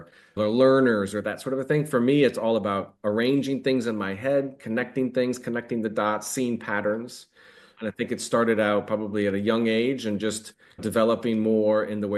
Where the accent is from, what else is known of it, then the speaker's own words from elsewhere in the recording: United States; now in France; I'm an American, but I'm living here in France.